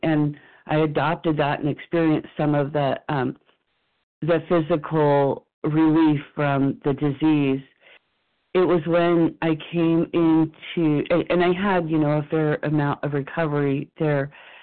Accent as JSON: {"language": "English", "region": "California", "country": "United States", "said": "and I'm living in my home state of California."}